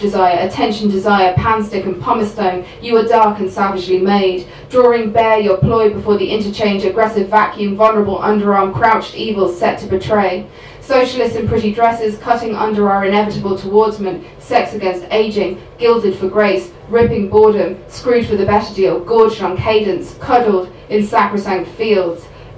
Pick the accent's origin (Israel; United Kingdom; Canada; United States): United Kingdom; England; I wrote it when I was in England, as you may have guessed, I'm from England, and I was driving in the back of my parents' car